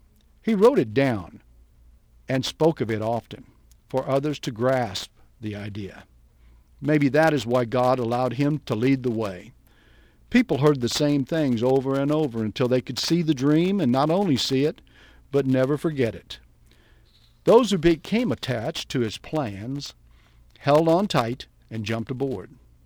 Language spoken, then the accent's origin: English; Vincennes, Indiana, United States; I had a business to run and a family to raise in my hometown of Vincennes, Indiana, like my parents and grandparents had done.